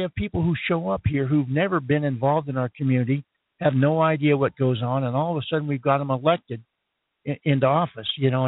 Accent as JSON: {"language": "English", "region": "California", "country": "United States", "also_born_or_lived": "Arizona", "moved": "as an adult", "lives_now": "Las Cruces, United States", "said": "I came here originally from California. I spent 4 years in Arizona, then I moved to New Mexico."}